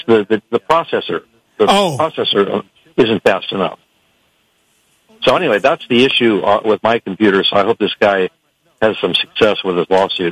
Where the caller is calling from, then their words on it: Berkeley, California, United States; I'm calling from Berkeley, California.